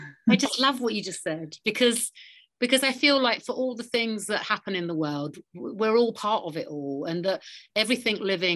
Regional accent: London, United Kingdom; The London Film Festival was always a lovely thing for me because it's my hometown

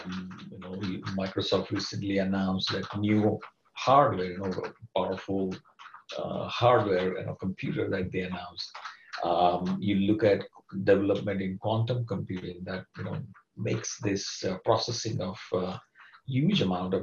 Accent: India; moved away; Although I grew up in India, but most of the life I've spent outside India.

